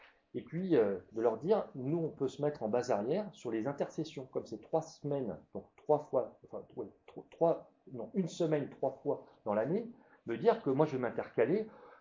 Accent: Grand Est, France; Dans un village chez moi en Moselle

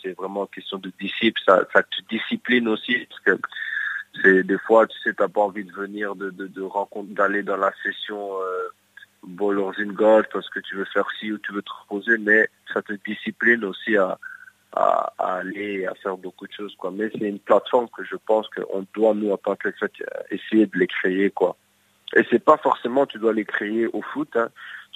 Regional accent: Verviers, Wallonia, Belgium; On a grandi ensemble à Verviers

